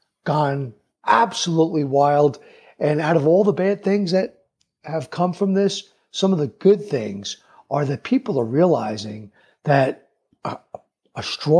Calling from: Prescott, Arizona, United States; I'm calling in from Prescott, Arizona. It's called Prescott, but the local folk call it Prescott. And we're in northern Arizona, and it is absolutely beautiful here.

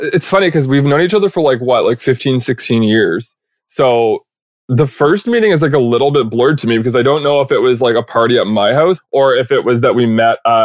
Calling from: Nova Scotia, Canada; I am joining you from my parents' house in Nova Scotia.

